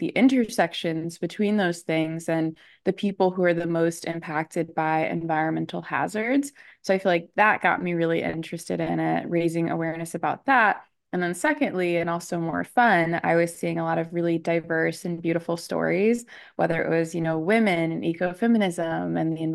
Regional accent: Midwest, United States; I know that I like nature and I grew up in the Midwest and I like animals.

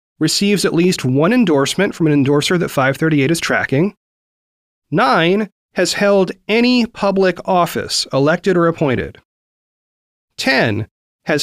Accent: Oregon, United States; Meanwhile, CNN reports that Oregon, my home state, is on track to join a growing national popular vote interstate compact.

